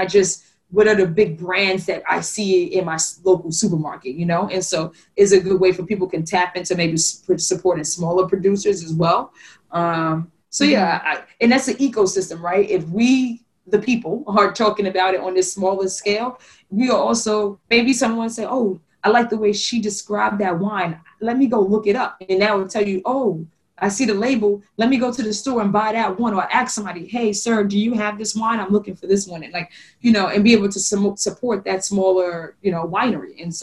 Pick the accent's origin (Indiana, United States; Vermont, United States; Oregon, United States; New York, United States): New York, United States; New York City; There is some other, you know, I grew up in Harlem